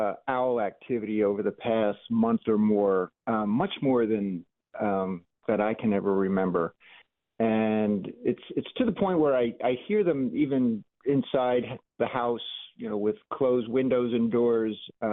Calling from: Sandwich, Massachusetts, United States; I'm calling from Sandwich.

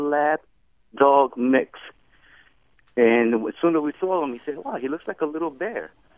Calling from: Milford, Connecticut, United States; Of course … from Milford.

